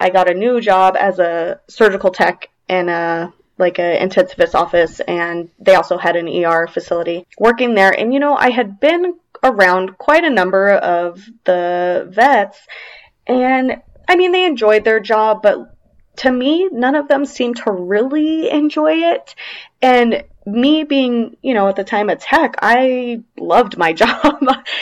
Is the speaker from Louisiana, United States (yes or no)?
no; Temecula, California, United States; and I grew up in Temecula. Most of my growing up was there, and that was pretty rural at the time.